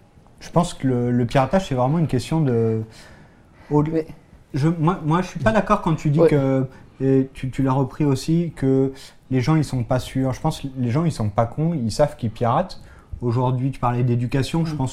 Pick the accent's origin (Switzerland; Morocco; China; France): France; En tant que Français, je n'y ai pas accès.